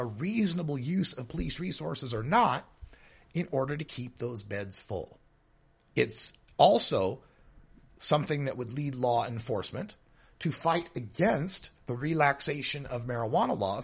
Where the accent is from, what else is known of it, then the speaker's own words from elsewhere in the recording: Idaho, United States; In my home state of Idaho, the private prison that the contract that they had there required that the state keep a 90% occupancy rate